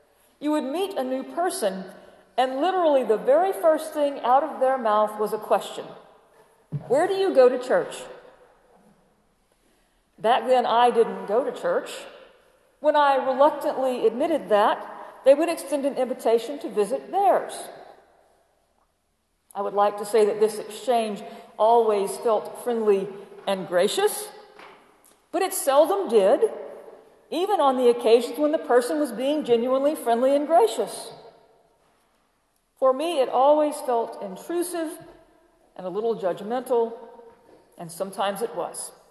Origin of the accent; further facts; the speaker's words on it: Baton Rouge, Louisiana, United States; also born or lived in Mobile; I grew up in Baton Rouge, but lived in the deep South only once I moved to Mobile.